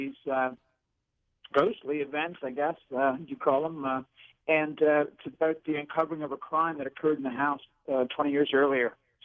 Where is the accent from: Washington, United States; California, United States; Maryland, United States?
Maryland, United States; I grew up in Maryland in a haunted house.